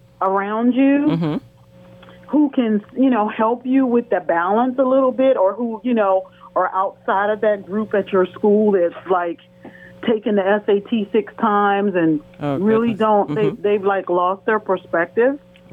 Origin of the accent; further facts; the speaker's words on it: Midwest, United States; I mean, being a Midwesterner myself